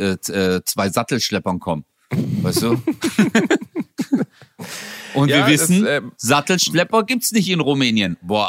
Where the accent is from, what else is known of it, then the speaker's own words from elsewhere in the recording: Gelsenkirchen, North Rhine-Westphalia, Germany; Ich komme aus Gelsenkirchen. Ich hatte ein richtig hartes Leben.